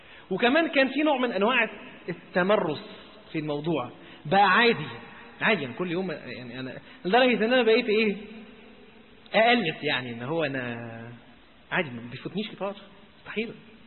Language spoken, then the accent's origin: Arabic; Alexandria, Alexandria Governorate, Egypt; بالذات ان انا اسكندراني، فاسكندرية انتوا عارفين كلها يعني اوضتين وصالة